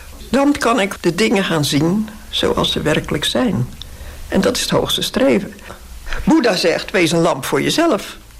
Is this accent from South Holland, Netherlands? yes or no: yes; Rotterdam, South Holland, Netherlands; En daarom zeg ik expres dode bomen, want ik ben Rotterdamse.